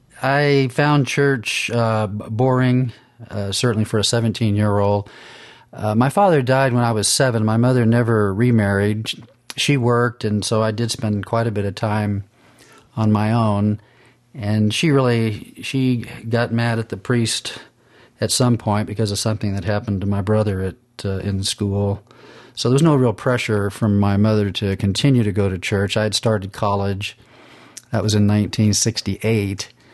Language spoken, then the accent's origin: English; Sacramento, California, United States; also born or lived in Tampa, Florida; Started in Tampa, Florida, but by the time I got into high school, we were in Sacramento, California.